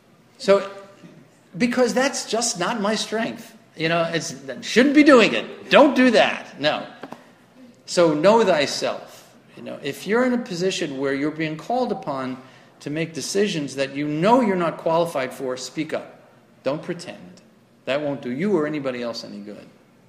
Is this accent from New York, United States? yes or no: yes; New York, United States; because I'm a New Yorker, this is the culture as well